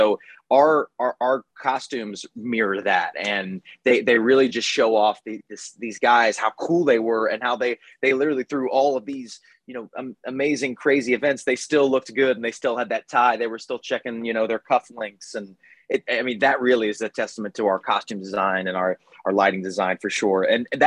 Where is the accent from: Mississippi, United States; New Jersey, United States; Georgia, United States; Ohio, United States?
Ohio, United States; Cincinnati; I grew up in Cincinnati, Ohio, which is just south of Columbus, like north of Kentucky right there.